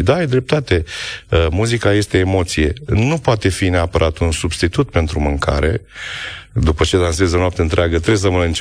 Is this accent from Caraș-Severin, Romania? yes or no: no; Iași, Iași County, Romania; now in Bucharest, Romania; Am fost în ultima vreme la Iași foarte des. Orașul meu natal, pe care îl iubesc enorm de mult.